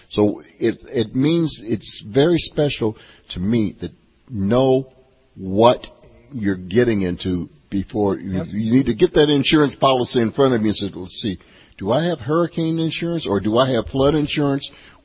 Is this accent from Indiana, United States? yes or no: yes; Gary, Indiana, United States; I grew up, I was born and raised in Gary, Indiana. My mother and father were in iron and steel.